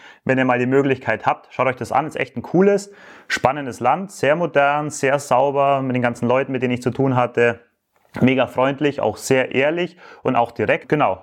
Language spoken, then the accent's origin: German; Bavaria, Germany; dann eben knapp 2 Wochen im Allgäu, ja, also in Deutschland, dort wo ich aufgewachsen bin.